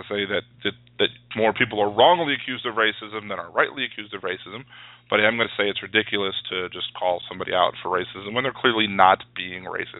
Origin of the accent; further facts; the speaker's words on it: Maryland, United States; well, I guess technically I'm from the South because Maryland's below the Mason-Dixon line. But, you know, I wasn't raised in the Deep South.